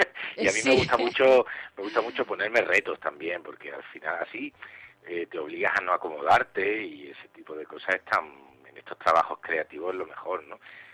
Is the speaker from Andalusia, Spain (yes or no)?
yes; Málaga, Andalusia, Spain; he grabado en Málaga, cosa que en mi tierra